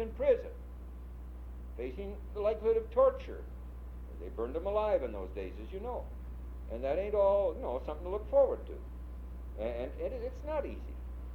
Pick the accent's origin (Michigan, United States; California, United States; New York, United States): New York, United States; Brooklyn; I'm not. I came from Brooklyn. We feel pain in Brooklyn, you know.